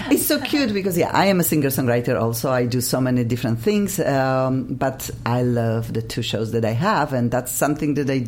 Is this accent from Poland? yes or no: yes; Poland; English is a second language; I am from Poland